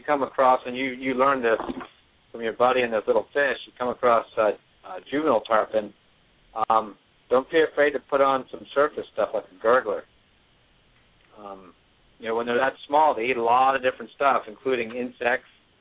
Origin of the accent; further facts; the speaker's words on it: Chesapeake Bay, United States; I grew up on Chesapeake Bay, and I hate to say it, but I know what it used to be like.